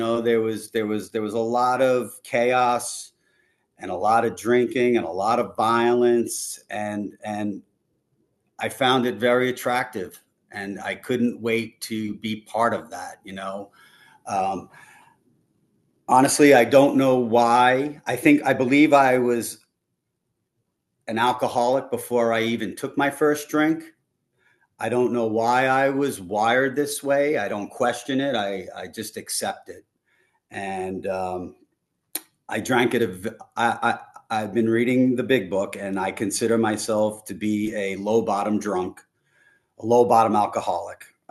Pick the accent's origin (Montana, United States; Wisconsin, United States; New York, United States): New York, United States; New York City; I was born in Brooklyn in a neighborhood where there were bars on every corner. And I grew up across the street from a schoolyard